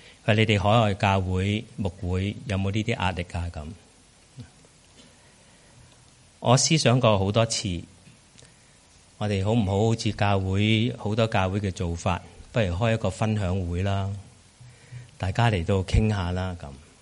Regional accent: Hong Kong; 身边我想大部分都是由香港来的，那里是我们的家乡，出生在那里，成长在那里。

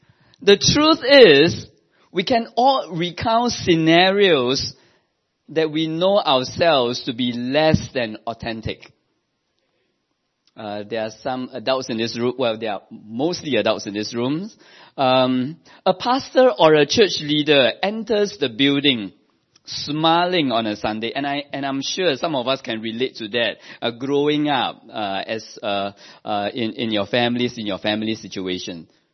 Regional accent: Singapore; if this incident were to be shared with a typical Singaporean, I'm a Singaporean, with a typical Singaporean Chinese church

